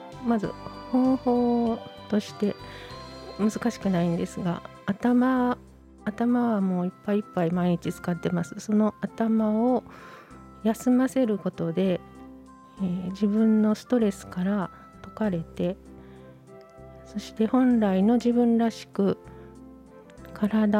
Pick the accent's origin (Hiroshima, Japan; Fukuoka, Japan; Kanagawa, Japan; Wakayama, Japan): Fukuoka, Japan; now in Kyoto, Japan; 私は出身が九州の福岡なんですね。地理的に、京都にいるよりはあちらの中国とか朝鮮とかを結構身近に感じながら育ったんですけど